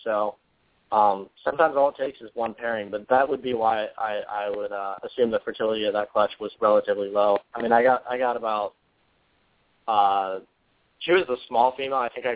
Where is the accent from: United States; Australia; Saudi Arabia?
United States; Orlando, Florida; when I was growing up in Orlando, I mean, we lived on a third of an acre.